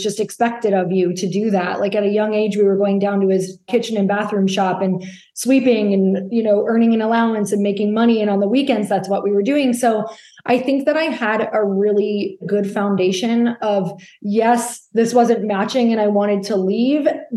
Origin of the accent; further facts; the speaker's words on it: Midwest, United States; You guys, I'm from the Midwest. I really didn't travel. I didn't even know what East Coast people were like.